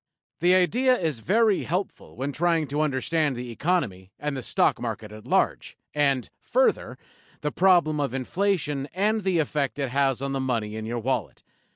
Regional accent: New England, United States; The analogy fits for me because I grew up in New England.

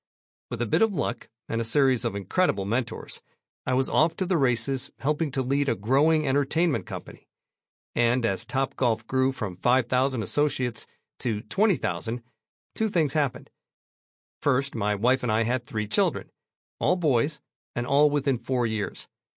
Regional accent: San Diego, California, United States; My background. Born and raised in San Diego, I attended Georgetown University before starting a career in business.

